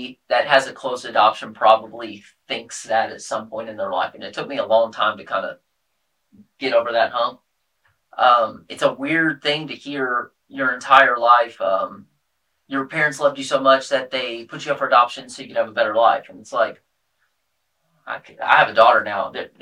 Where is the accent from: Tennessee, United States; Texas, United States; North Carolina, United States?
Tennessee, United States; Clarksville; also born or lived in Nashville; I'm from Clarksville, Tennessee.